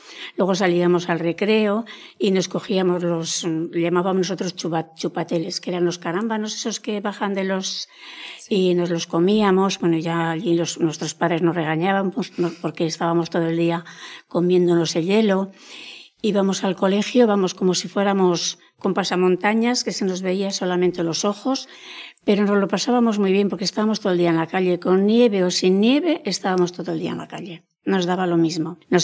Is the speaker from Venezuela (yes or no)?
no; Burgos, Castile and León, Spain; yo que soy de Burgos y allí es la calefacción, es un poquito estilo romano.